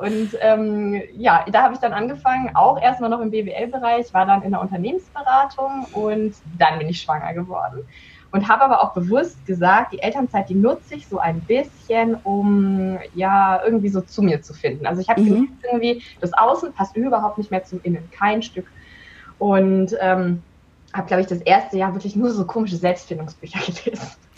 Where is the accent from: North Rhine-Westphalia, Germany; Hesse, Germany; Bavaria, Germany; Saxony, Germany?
Bavaria, Germany; Augsburg; born there; Ich komme gebürtig aus Augsburg. Habe ja auch in Augsburg studiert